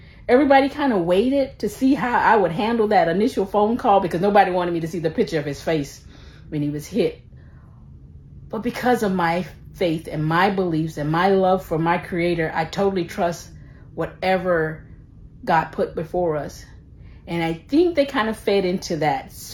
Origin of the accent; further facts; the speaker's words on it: Louisiana, United States; moved away as an adult; now in Austin, United States; I was born and raised in Louisiana. I grew up Southern Baptist, so that's where my core foundation is. Well, I moved to Austin when I turned 21.